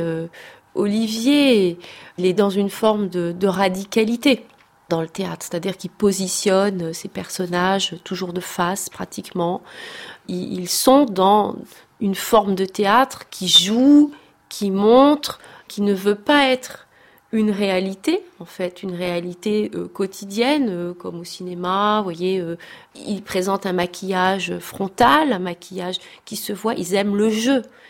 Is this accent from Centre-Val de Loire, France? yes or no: yes; Montargis, Centre-Val de Loire, France; born there; je suis née à Montargis et je suis chanteuse.